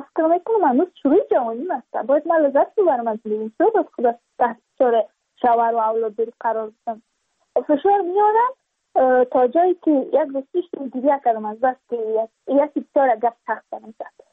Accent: Badakhshan, Afghanistan; چون ما از بدخشان هستیم، یعنی منطقه دور دستش

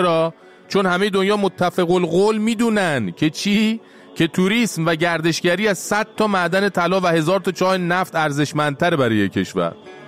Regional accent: Iran; حالا به عنوان یه ایرانی

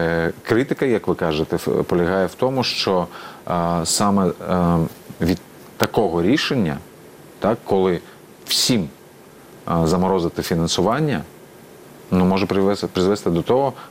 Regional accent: Crimea, Ukraine; підтримує окупацію Криму, моєї малої батьківщини

